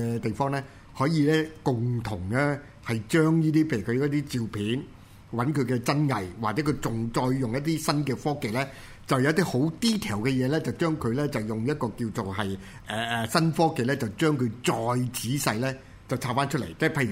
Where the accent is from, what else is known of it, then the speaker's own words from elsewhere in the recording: Hong Kong; 佢好睇得起我哋香港人